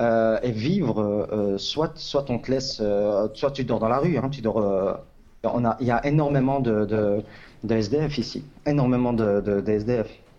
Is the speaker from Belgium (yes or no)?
yes; Belgium; now in United States; Donc moi, je suis un bon Belge.